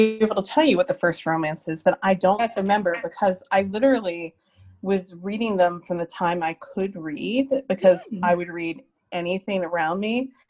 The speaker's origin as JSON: {"language": "English", "country": "United States", "lives_now": "Sweden", "said": "And right now, I'm an American, but right now I live outside of Stockholm because I have a Swedish husband and we have a daughter who is about to turn 11."}